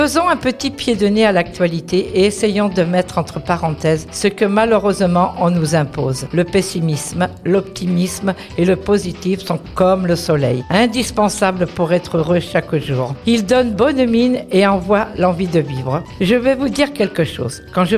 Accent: Brittany, France; Je suis bretonne et chez nous, nous faisons des beignets sucrés.

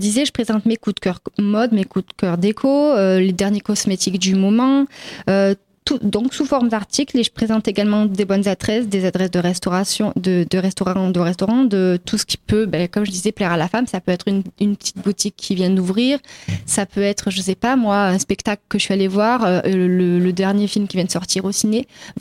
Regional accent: Avignon, Provence-Alpes-Côte d'Azur, France; vous l'avez dit, j'ai 30 ans et je suis originaire d'Avignon.

